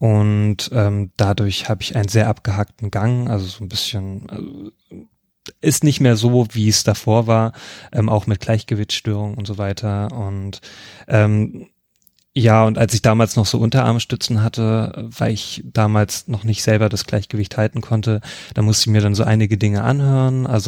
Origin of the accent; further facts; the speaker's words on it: Leipzig, Saxony, Germany; ich komme aus Leipzig